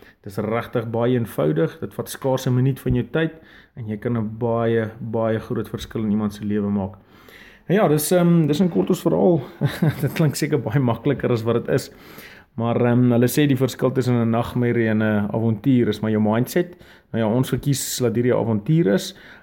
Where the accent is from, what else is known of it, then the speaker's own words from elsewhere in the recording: Kuruman, Northern Cape, South Africa; Ons is van Kroeman in die Kalahari af.